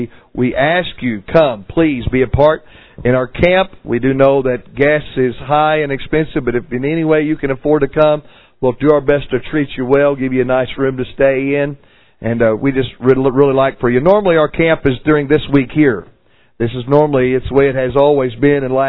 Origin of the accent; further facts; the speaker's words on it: Kentucky, United States; now in Pittsburgh, United States; I am from Pittsburgh. I'm a transplant from Kentucky, though.